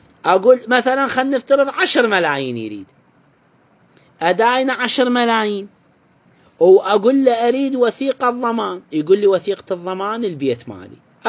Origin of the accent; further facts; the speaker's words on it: Iraq; عندنا بالعراق